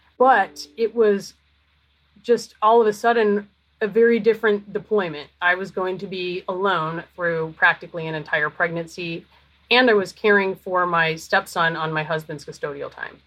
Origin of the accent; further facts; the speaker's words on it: Canberra, Australian Capital Territory, Australia; born there; I was born in Canberra.